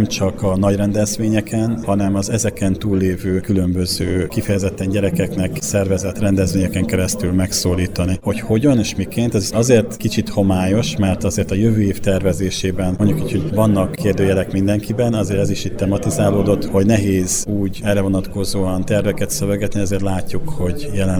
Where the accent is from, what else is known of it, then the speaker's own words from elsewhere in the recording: Debrecen, Hajdú-Bihar, Hungary; nekem debreceniként fáj az, hogy éppen a himnusz 200. évfordulója nem lett országos